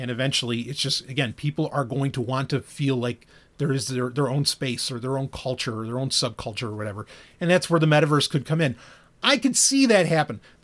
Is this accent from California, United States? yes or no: no; New York City, New York, United States; I mean, I know I'm from New York City.